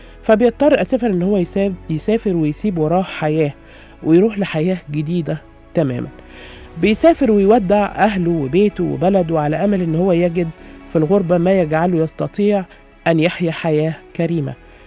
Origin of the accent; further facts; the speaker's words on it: Egypt; وبخاصة اننا كمصريين مطلعين على كل محافظه انطباع مميز